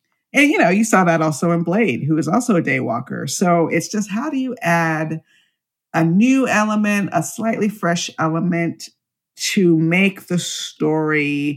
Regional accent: Miami, Florida, United States; And since I'm from Miami, I wanted to pay an homage to my hometown and how loony it is out, down there.

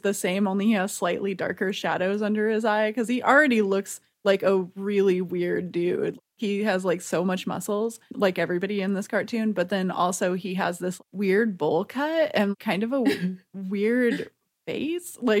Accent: the South, United States; And it's just like, Wow, I'm from the South.

